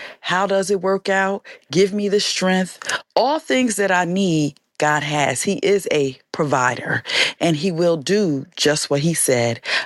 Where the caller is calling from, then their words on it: Newark, New Jersey, United States; Before I go into that, I am calling from Newark, New Jersey.